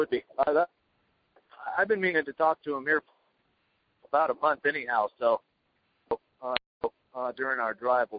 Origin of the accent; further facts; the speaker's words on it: Montana, United States; So, and I'm from Montana, so it's a lot easier for us guys to do that stuff.